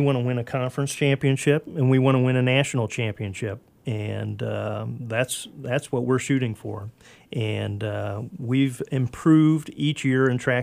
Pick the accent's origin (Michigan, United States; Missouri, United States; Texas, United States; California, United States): Missouri, United States; St. Louis; also born or lived in Kirksville; Well, to begin with, I'm from Missouri originally. Grew up in St. Louis and then moved to Kirksville, Missouri, which is in the northeast part of the state.